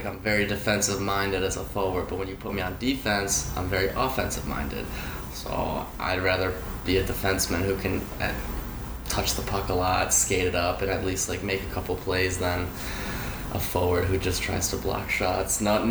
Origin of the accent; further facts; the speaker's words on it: Philadelphia, Pennsylvania, United States; I'm from Philadelphia, Pennsylvania. I'm a French-Canadian, so one of the last French-Canadians on the team.